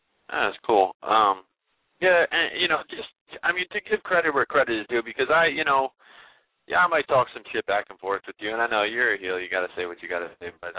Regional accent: New Jersey, United States; Yeah, I'm from Jersey, though.

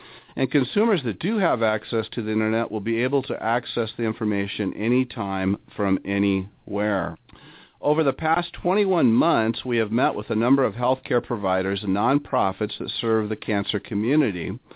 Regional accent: Marysville, Washington, United States; Just as a sidebar, I grew up on the Tulalip Indian Reservation up in Marysville, Washington, and the need for this type of service within the American Indian community is quite substantial.

